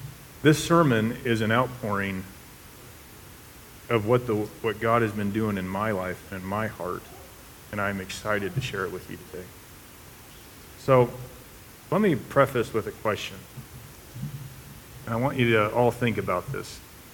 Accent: Montana, United States; I'm from Montana. I grew up on a ranch.

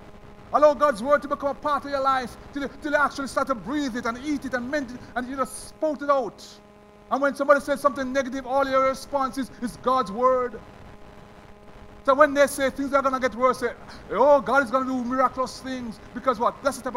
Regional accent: Jamaica; I'm from Jamaica.

